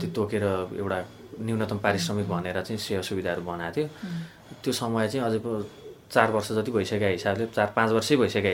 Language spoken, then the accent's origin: Nepali; Bagmati, Nepal; म जुन गाउँबाट यहाँसम्म आइपुगेको छु, भनेपछि त्यहाँनिर अझै पनि पत्रिकाको भ्यालु बढी छ। भनेपछि मेरो जस्तो गाउँ, म यहाँबाट 70 किलोमिटरमा मेरो गाउँ पुग्छु